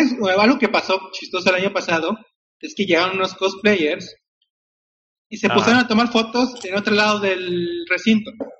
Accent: Chiapas, Mexico; A huevo, vengo de Chiapas.

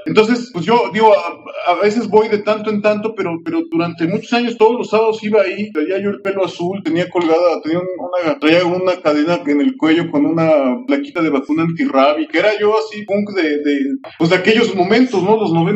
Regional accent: Mexico City, Mexico; el barrio donde pasa todo donde vive María, el personaje de la novela, es mi barrio natal, el Jardín Balbuena, cerca del aeropuerto donde yo crecí.

